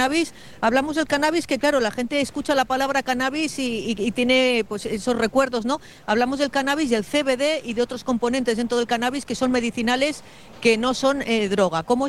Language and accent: Spanish; Bilbao, Basque Country, Spain; porque para eso somos de Bilbao